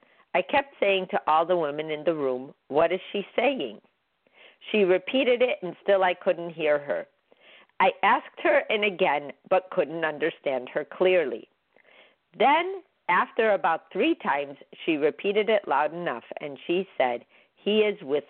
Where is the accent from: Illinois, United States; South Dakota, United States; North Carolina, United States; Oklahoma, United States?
Illinois, United States; Chicago; Just my opinion, but I'm from Chicago, so you can't judge.